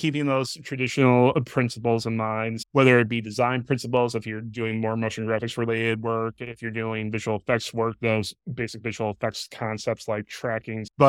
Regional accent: Michigan, United States; Michigan, for me, it's my home state. It's where I grew up.

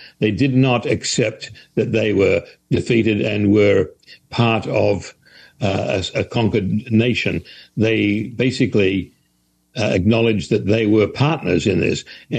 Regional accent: Australia; Even as an Australian, I have Canadian relatives

